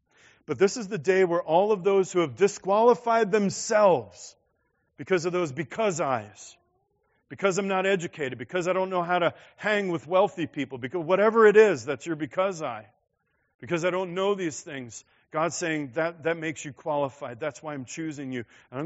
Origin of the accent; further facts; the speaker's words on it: New York, United States; I mean, I'm from Queens.